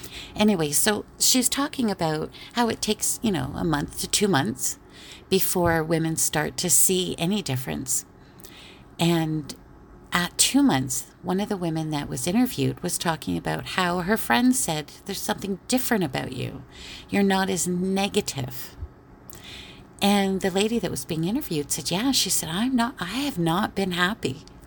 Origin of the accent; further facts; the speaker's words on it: Canada; and I'm Canadian